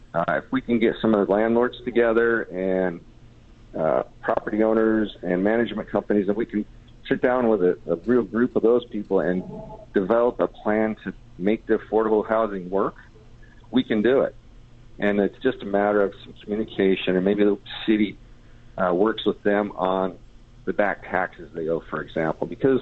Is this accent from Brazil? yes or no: no; Las Vegas, Nevada, United States; Well, I grew up here in Las Vegas, like I said. My family came here in 1963. I grew up on the east side of Las Vegas for the most part of my younger years